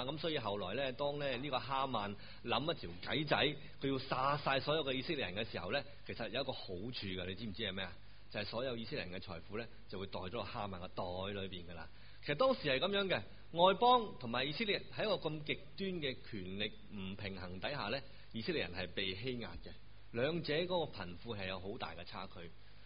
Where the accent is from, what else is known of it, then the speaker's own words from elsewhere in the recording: Hong Kong; 他们跟我们香港人呢有个很明显